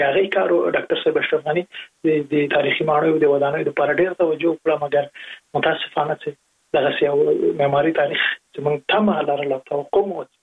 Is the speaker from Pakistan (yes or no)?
no; Jalalabad, Nangarhar, Afghanistan; زه په جلال آباد کې لوی سوی